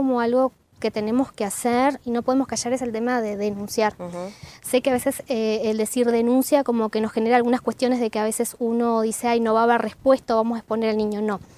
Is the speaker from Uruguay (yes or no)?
yes; Rivera, Uruguay; soy de Rivera, de uno de los pagos más lindos del norte, disculpen, me gusta mucho mi ciudad.